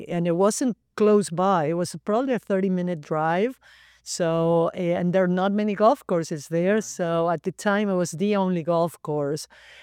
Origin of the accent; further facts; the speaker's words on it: Argentina; Well, growing up in Argentina was family style.